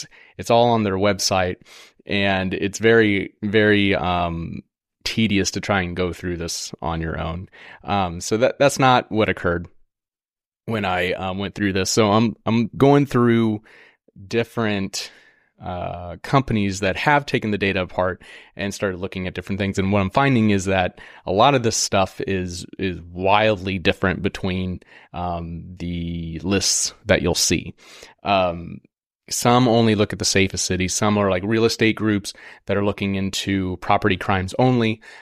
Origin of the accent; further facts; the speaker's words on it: Missouri, United States; also born or lived in St. Louis, United States; So I am from Southern Missouri. I lived in St. Louis for 9 years.